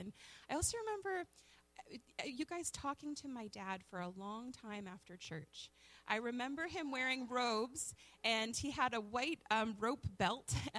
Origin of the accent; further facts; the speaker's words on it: Brantford, Ontario, Canada; It's actually really fun to minister in Brantford, because this is my hometown.